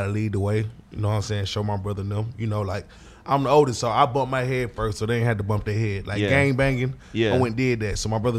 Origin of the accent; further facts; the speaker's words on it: Texas, United States; Southwest Alley, Texas.